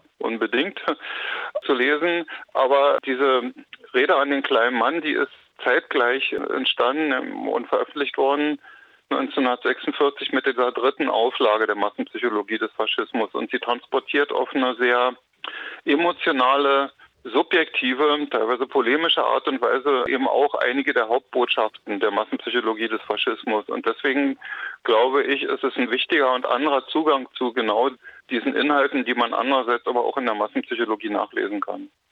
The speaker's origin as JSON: {"language": "German", "country": "Germany", "tie": "born there", "said": "Also ich bin 1957 in der DDR geboren und habe dann nach Humboldt-Uni klinische Psychologie studiert"}